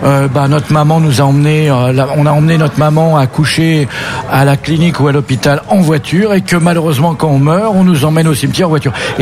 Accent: Paris, Île-de-France, France; Pas du tout. Moi, je suis parisien, mais j'ai parcouru le monde entier pour faire des images de voitures.

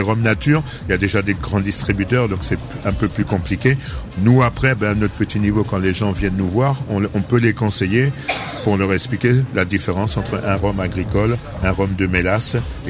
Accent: Bordeaux, Nouvelle-Aquitaine, France; On est de Bordeaux, donc voilà.

